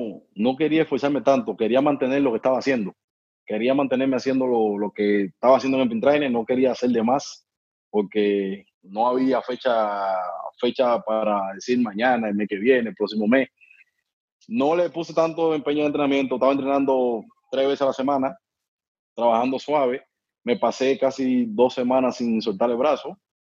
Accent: Cuba; yo soy un tipo que yo vengo de Cuba, hermano. En Cuba tú tienes que trabajar para tú poder ganarte la comida.

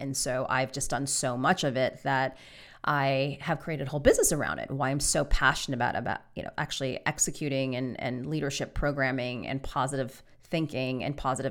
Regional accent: United States; I've mentioned that I'm Chinese American. I was born here

